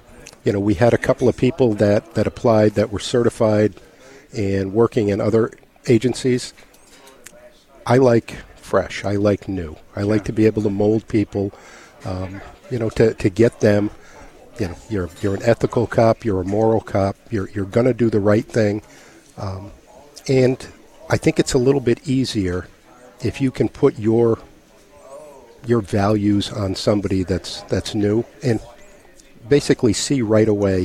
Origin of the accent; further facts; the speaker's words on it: Baltic, Connecticut, United States; From Baltic, just north of here.